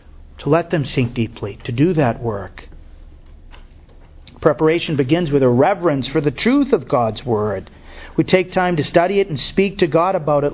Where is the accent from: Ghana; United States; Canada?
United States; Fall River, Massachusetts; from Fall River.